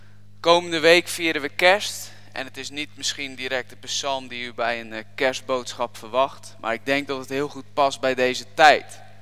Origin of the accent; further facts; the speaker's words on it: Giessendam, South Holland, Netherlands; now in Hellouw, Netherlands; ik kom oorspronkelijk uit Hanningsveld, Giessendam.